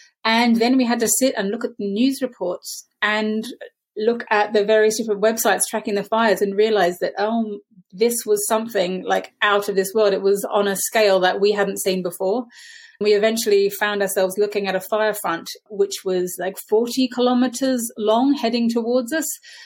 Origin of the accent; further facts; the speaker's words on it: Australia; The place I said I grew up in Australia with my mum, where we had wedge-tailed eagles